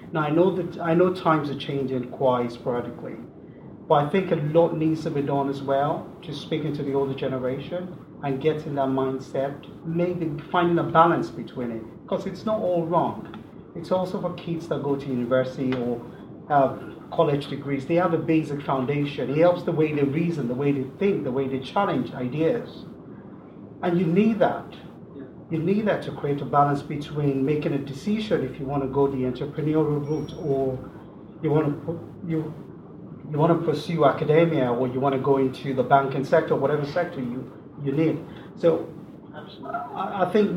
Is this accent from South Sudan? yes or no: no; Nigeria; moved away as an adult; I grew up in Nigeria as well before coming here to do my undergrad.